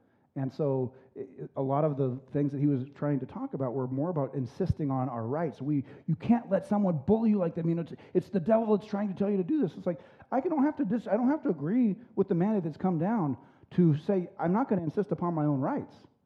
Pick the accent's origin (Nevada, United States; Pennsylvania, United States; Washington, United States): Nevada, United States; Reno; born and raised in Reno, Nevada, lived here.